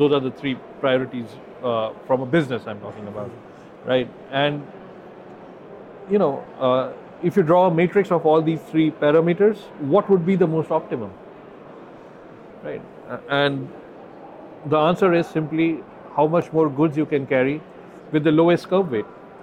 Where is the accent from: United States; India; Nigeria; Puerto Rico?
India; I come from India